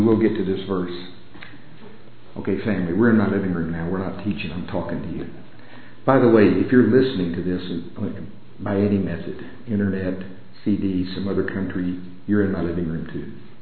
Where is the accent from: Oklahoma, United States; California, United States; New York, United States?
Oklahoma, United States; I'm from Oklahoma.